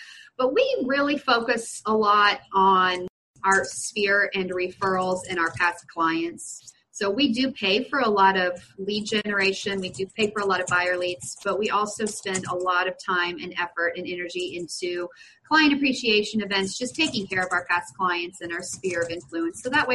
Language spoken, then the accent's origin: English; Springfield, Missouri, United States; So like Joe said … I'm from Springfield, Missouri.